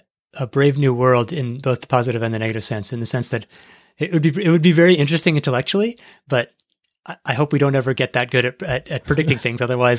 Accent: Toronto, Ontario, Canada; I'm from Toronto

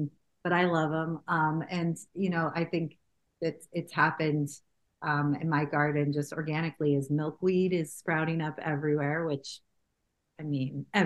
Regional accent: Ojai, California, United States; I grew up in Ojai, California. We had a big garden growing up.

